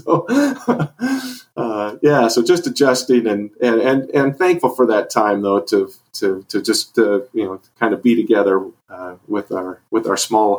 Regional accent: Selah, Washington, United States; So I grew up in Sela, Washington, and right outside of Yakima, and went to Sela High School, graduated in 85

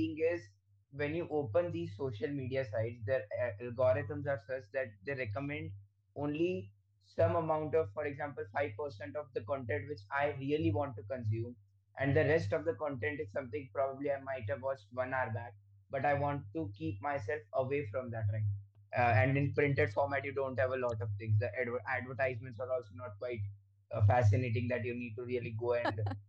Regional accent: India; I am from India. I am a 15-year-old

